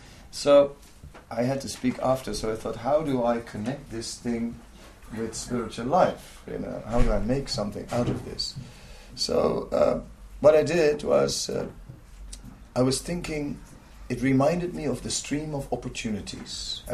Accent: Netherlands; English is a second language; So, my apologies for not speaking Norwegian. I'm only... I'm from Holland, and it's a little...

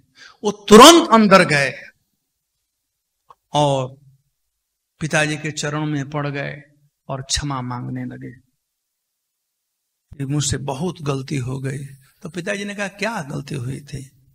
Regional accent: Bihar, India; हमारे यहां बिहार में कहते हैं

